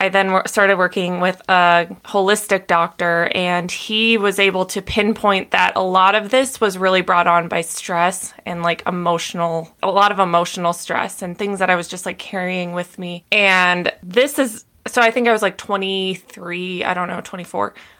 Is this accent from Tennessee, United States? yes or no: no; Minnesota, United States; moved away as an adult; now in California, United States; So anyway, when I was 22, I moved from Minnesota to California.